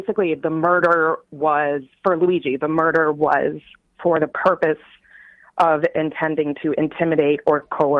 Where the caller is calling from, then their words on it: Brooklyn, New York, United States; from Brooklyn.